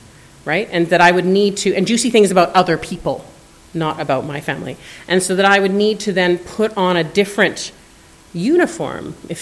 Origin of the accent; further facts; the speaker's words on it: Alberta, Canada; also born or lived in Newfoundland; I grew up in Alberta. Ain't no ocean to be found anywhere in Alberta, right?